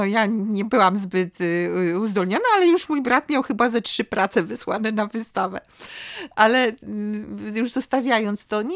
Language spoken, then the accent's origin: Polish; Pomeranian Voivodeship, Poland; Czuję się, zawsze mówię, że jestem z Trójmiasta, jestem z Pomorza Gdańskiego, czuję się z Pomorza.